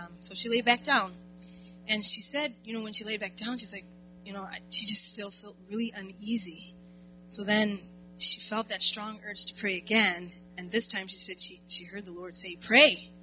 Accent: Tacoma, Washington, United States; It was about 1988, 89, and I'm from Tacoma, Washington.

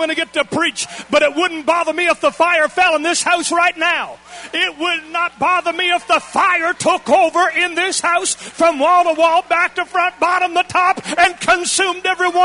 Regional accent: Canada; now in United States; I'm a Canadian. I can't vote anyhow. But I've lived here. I paid taxes for over 25 years.

